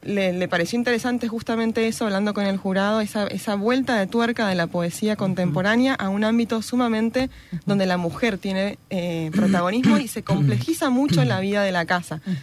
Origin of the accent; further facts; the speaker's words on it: Mendoza, Argentina; yo soy mendocina, viví siempre aquí, estudié en la Universidad Nacional de Cuyo